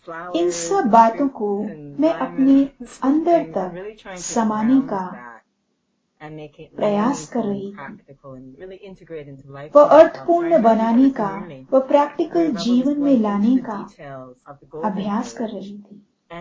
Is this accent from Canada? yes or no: yes; Montreal, Quebec, Canada; क्योंकि हम दोनों ही एक ही देश से हैं। आप कैलगरी से हैं, मैं मॉन्ट्रियल से हूँ।